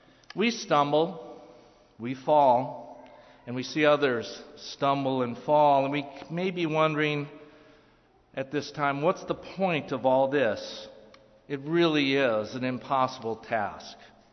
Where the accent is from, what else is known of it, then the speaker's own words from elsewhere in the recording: Wisconsin, United States; And I growing up in Wisconsin, my aunt played an accordion. My uncle was in a polka band.